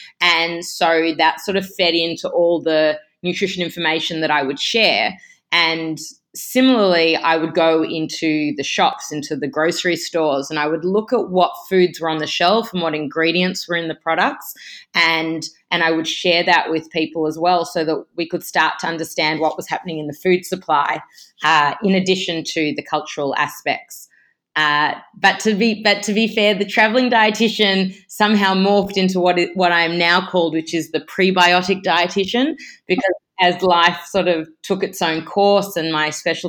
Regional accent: Australia; moved away as an adult; now in United States; So I'm an Australian registered dietitian

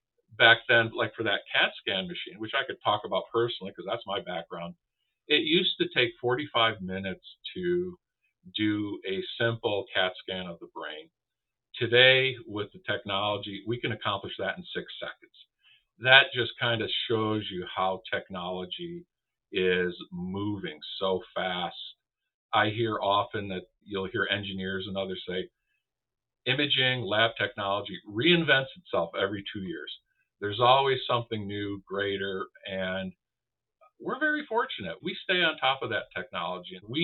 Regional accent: Buffalo, New York, United States; You know, I'm originally from Buffalo, New York. Go Bills.

